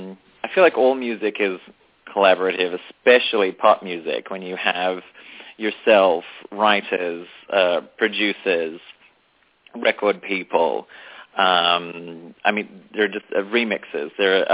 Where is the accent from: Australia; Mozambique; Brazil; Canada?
Australia; now in New York, United States; I'm from Australia. I've been living here in New York for 6 years now.